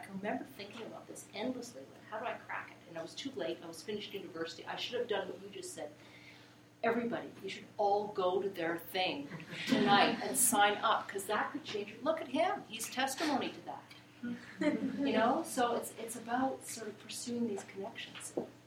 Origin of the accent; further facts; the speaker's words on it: Canada; I'm Canadian.